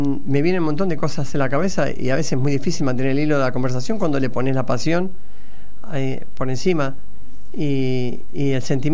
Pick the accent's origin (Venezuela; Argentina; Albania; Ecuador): Argentina; nosotros, como argentinos, no tenemos que subyugarnos a los capitales extranjeros